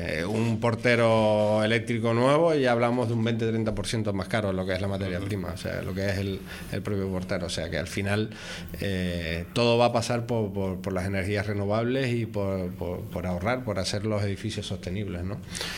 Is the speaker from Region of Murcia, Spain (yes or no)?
no; Los Realejos, Canary Islands, Spain; now in Santa Cruz de Tenerife, Spain; soy de Realejos, pero vivo en Santa Cruz.